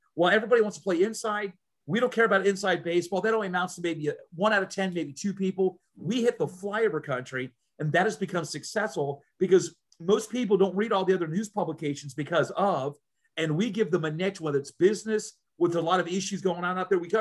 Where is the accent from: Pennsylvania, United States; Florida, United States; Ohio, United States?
Florida, United States; I'm born and raised in Florida.